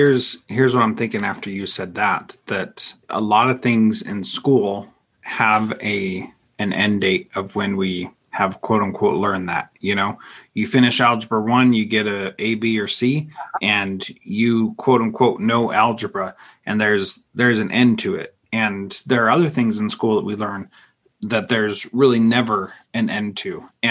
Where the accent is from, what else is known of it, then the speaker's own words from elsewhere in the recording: the West, United States; I don't have a frame of reference for that because I grew up in the West